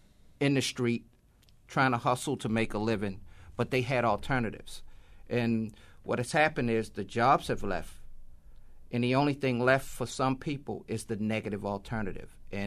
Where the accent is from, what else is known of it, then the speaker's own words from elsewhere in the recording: Baltimore, Maryland, United States; I never lived in Sparrows Point. I didn't grow up on a point like some of our people. I grew up in East Baltimore.